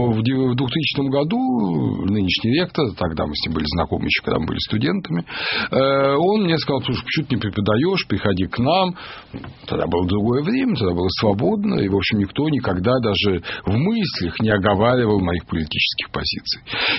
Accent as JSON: {"language": "Russian", "country": "Russia", "tie": "born there", "said": "Вот я родился в России, я надеюсь, что я здесь сгаживаюсь в некотором смысле."}